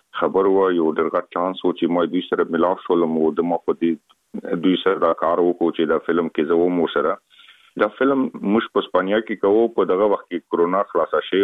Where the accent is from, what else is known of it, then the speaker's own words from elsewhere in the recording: Afghanistan; خلک خبر دي چې موږ افغان یم